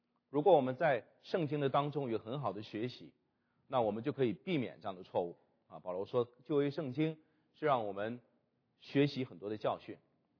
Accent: China; 这个我们中国人讲的说，你不以这个背景论英雄哈啊。

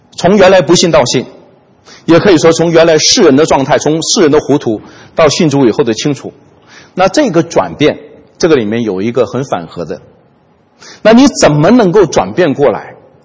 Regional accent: China; 面子这个词我们中国人非常熟

